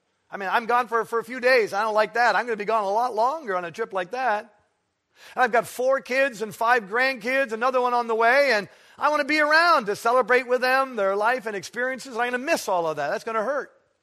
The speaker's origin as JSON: {"language": "English", "region": "Ontario", "country": "Canada", "tie": "born or raised there", "said": "I grew up in Eastern Ontario, Canada, by the edge of the St. Lawrence River, which I did."}